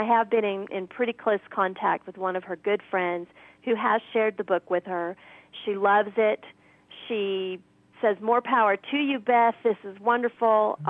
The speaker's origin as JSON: {"language": "English", "region": "the South", "country": "United States", "tie": "born or raised there", "said": "I grew up in the South, and one of our Sunday school things was to memorize large portions of Scripture."}